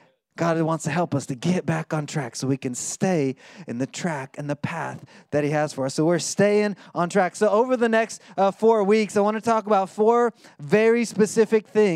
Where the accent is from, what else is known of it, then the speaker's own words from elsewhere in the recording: Oklahoma, United States; I grew up in Oklahoma. We didn't have the beach. We had lakes and rivers